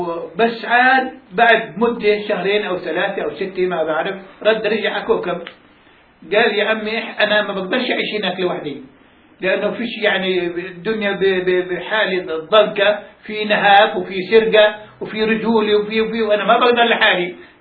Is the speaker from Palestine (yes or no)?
yes; al-Haditha, Tiberias District, Palestine; moved away; احنا الاساتذه الحدثة قضاء طبرية اسمها.